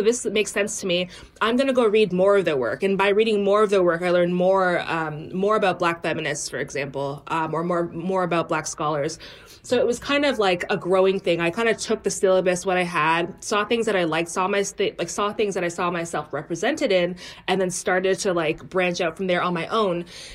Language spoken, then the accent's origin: English; Toronto, Ontario, Canada; now in London, United Kingdom; especially because I come from a very multicultural city. I'm from Toronto.